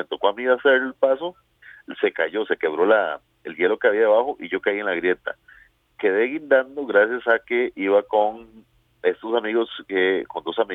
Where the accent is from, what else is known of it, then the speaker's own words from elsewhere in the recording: Costa Rica; como costarricense, como parte de un pueblo que represento, estaba muy orgulloso de saber que poder de ser parte de este pueblo